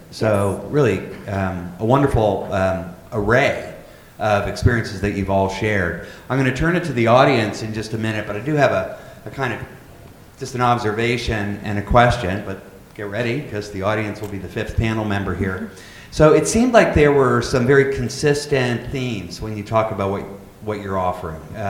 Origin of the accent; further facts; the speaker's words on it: Pittsburgh, Pennsylvania, United States; I grew up in Pittsburgh.